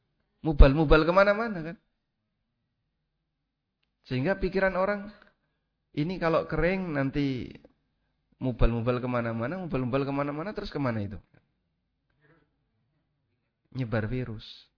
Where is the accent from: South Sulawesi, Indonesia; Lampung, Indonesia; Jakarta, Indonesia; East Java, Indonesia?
East Java, Indonesia; Lamongan; now in Yogyakarta, Indonesia; Setahu saya, seperti ini di Lamongan tuh gak ada. Jadi, saya gak punya pengalaman seperti ini di kampung kami ya. Saya melihat itu pertama setelah ke Jogja.